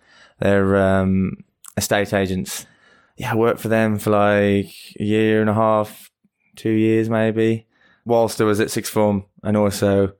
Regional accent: Bloxwich, West Midlands, United Kingdom; I'm from the Midlands, West Midlands, Bloxwich by Birmingham, where Peaky Blinders is from.

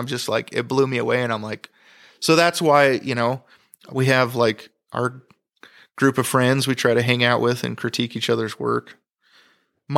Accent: Idaho, United States; Because I grew up in, you know, where I grew up in Idaho, you made things work. I remember just being on the farm, it's potato harvest

